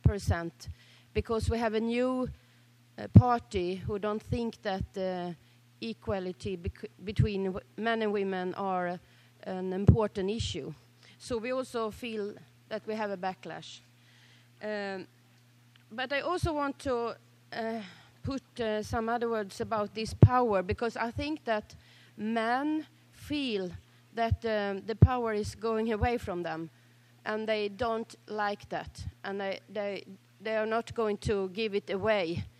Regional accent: Sweden; I'm from Sweden.

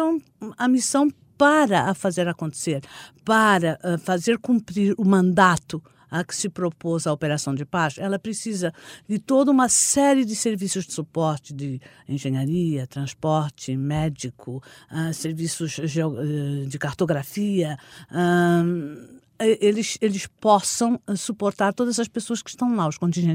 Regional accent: Portugal; also born or lived in Brazil; Eu sou predominantemente brasileira. Na verdade, eu nasci no Brasil, mas eu fui educada em Portugal.

